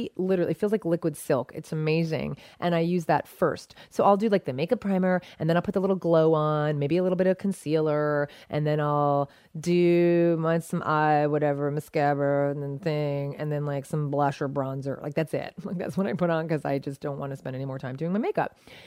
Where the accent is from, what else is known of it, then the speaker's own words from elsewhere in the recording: New Jersey, United States; So, and I grew up in New Jersey where people used to use...